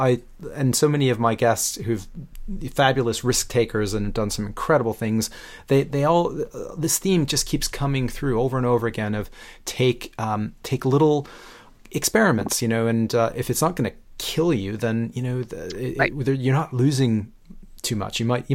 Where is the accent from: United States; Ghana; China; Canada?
Canada; now in London, United Kingdom; I'm not even an American. I'm a Canadian based in London.